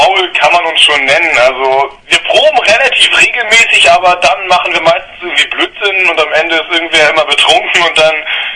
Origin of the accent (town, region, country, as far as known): Elmshorn, Schleswig-Holstein, Germany